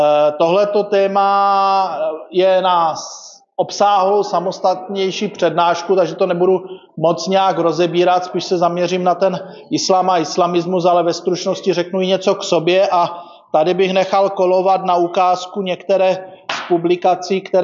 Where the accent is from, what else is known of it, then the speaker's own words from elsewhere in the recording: Frýdlant nad Ostravicí, Moravian-Silesian Region, Czechia; já jsem se narodil v Beskydech, nejsem teda přímo z Frýdku místku, jsem od Frýdlantu nad Ostravicí, což je ještě kousek za Frýdkem místkem.